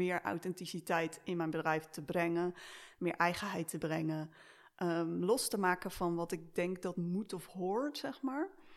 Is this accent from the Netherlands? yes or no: yes; Schiedam, South Holland, Netherlands; Ja, ik ben echt een Schiedammer. Ik kan niet anders zeggen.